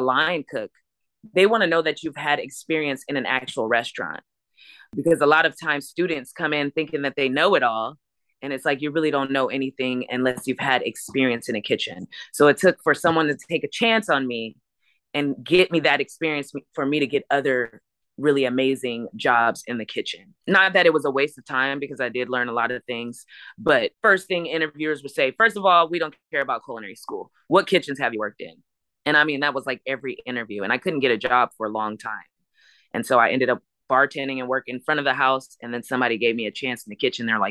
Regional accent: Los Angeles, California, United States; So my mom, you know, I was in LA. I'm from Los Angeles and I was in LA and I was, you know, trying music.

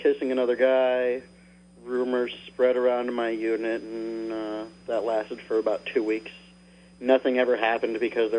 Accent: California, United States; I grew up in Antelope Valley. It's about an hour and a half, slightly northeast of L.A.

